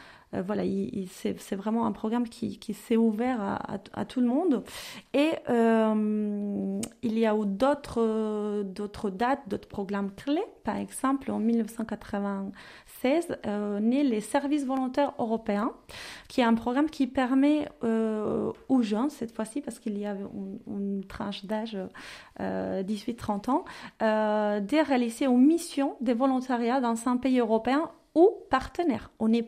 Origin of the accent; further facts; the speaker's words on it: Malaga, Andalusia, Spain; also born or lived in Granada; Alors, moi, je viens de Malaga et j'ai fait mes études à Granade.